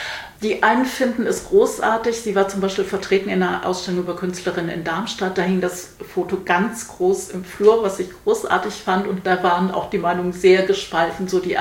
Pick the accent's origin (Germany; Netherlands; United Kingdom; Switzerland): Netherlands